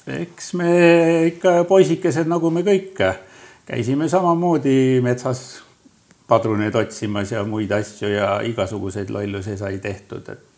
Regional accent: Saare County, Estonia; also born or lived in mainland Estonia; minu sünd siis sattus selle aja peale just kui nad siin mandril ulkusid ja aga kaua nad ei ulkunud, et siis näks vanemate elu läks oma teed, pere läks lahku ja siis emaga sai tagasi saare peale tuldud

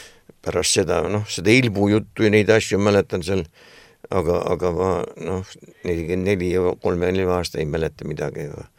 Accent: Saare County, Estonia; pärast uutes 3-4 kuud olen Tallinnas ja ülejäänud ajal on rohkem ikka Saaremaal oma kodus, kus nagu olen sündinud ja kasvanud

